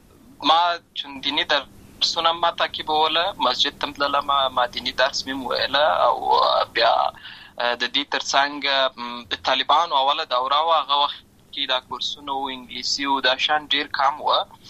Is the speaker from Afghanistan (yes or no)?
yes; Lashkar Gah, Helmand, Afghanistan; born or raised there